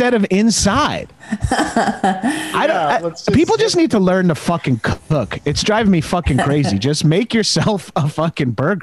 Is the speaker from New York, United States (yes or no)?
yes; Long Island, New York, United States; Well, I'm from Long Island, so it's practically the same.